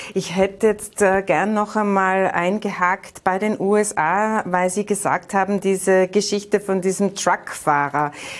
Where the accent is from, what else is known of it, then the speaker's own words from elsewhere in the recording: Austria; Bei uns in Österreich ist ja auch der Fachkräftemangel schon seit Langem, schon vor der Pandemie, ein Riesenthema.